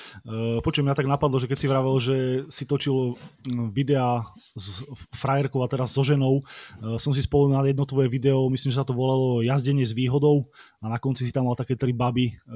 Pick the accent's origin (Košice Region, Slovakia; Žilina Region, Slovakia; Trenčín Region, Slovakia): Trenčín Region, Slovakia; Považská Bystrica; Ja som z Považskej Bystrice, kde má históriu vlastne enduro, ale nie cyklo enduro, ale moto enduro.